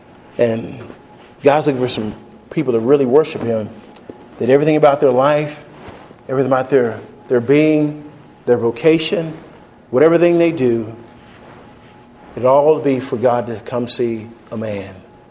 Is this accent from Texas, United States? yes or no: yes; Texas, United States; So told them where I was from Texas originally.